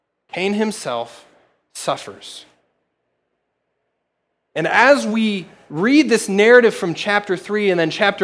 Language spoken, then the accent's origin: English; Elkhart, Indiana, United States; I grew up in Elkhart, Indiana, and one of the many things that is great